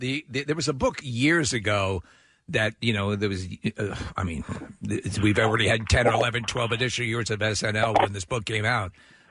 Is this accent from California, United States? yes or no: no; New York, United States; because I'm from New York and my wife has a very Long Island dialect and everyone tells me I have sort of an antiseptic speech pattern